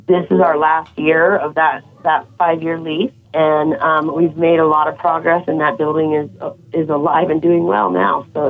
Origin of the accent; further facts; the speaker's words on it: Craig, Colorado, United States; it was pretty depressing driving by after growing up in Craig and seeing that really nice little brick building shut down.